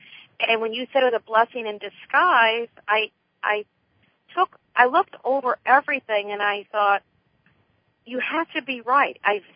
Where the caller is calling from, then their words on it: Florida, United States; Oh, hi, Donna. … from Florida.